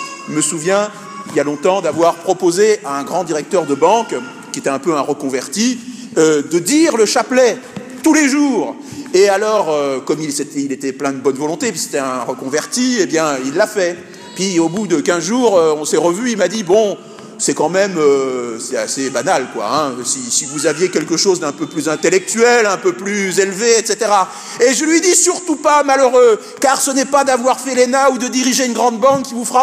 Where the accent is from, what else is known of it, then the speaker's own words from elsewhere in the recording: Grand Est, France; puisque moi, je suis Lorrain.